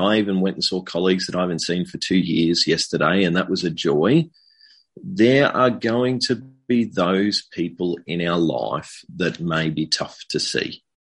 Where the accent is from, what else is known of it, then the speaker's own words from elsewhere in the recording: Bendigo, Victoria, Australia; I grew up in Bendigo. I grew up in a loving Christian family and knew God and the love of God quite early in my life.